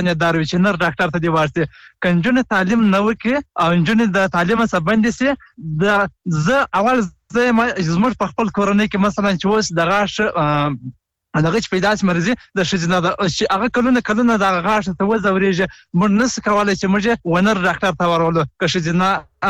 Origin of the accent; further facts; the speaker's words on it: Helmand, Afghanistan; یم د هلمند ولایت نه.